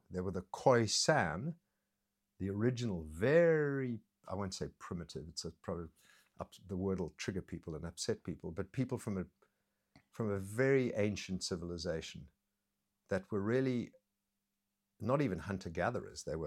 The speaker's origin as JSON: {"language": "English", "town": "Johannesburg", "region": "Gauteng", "country": "South Africa", "tie": "born or raised there", "said": "growing up in Johannesburg in the 60s and 70s, and then being at school in South Africa and university"}